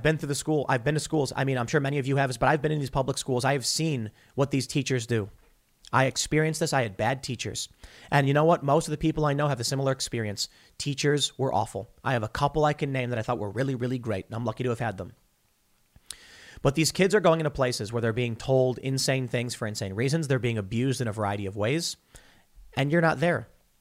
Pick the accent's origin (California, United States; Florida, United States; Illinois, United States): Illinois, United States; Chicago; I'm from the South Side of Chicago, baby.